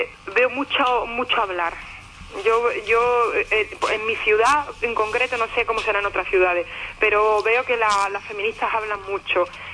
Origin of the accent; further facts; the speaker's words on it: Andalusia, Spain; Yo que soy andaluza